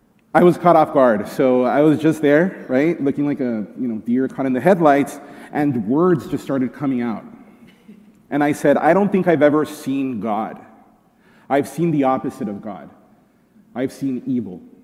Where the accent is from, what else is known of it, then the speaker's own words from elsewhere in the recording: El Paso, Texas, United States; As some of you know, I grew up in Far West Texas. That's the part of Texas that's more Mexico than Texas.